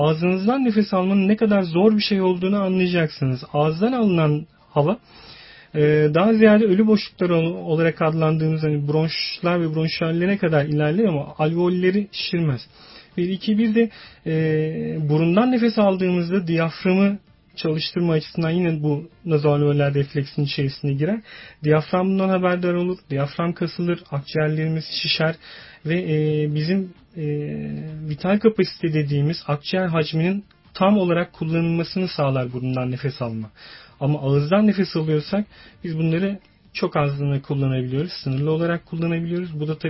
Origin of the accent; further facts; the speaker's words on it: Eskişehir, Turkey; Ben Eskişehirliyim. İlk önce onu söyleyeyim.